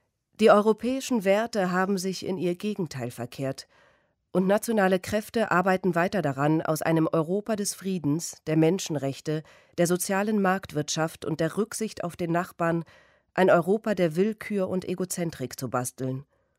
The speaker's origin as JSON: {"language": "German", "country": "Switzerland", "tie": "born or raised there", "also_born_or_lived": "France / Germany", "said": "Ich bin Schweizerin, bin aber in Frankreich und Deutschland aufgewachsen."}